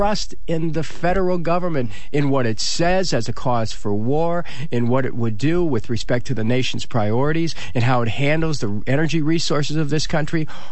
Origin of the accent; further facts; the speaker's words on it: Ohio, United States; I know it's early in the morning, but, you know, I come from Ohio. It's 3 hours away.